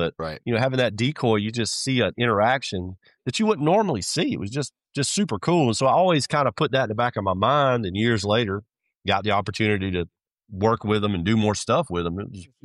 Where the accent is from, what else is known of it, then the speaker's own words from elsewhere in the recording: the South, United States; growing up in the South, I was a turkey hunter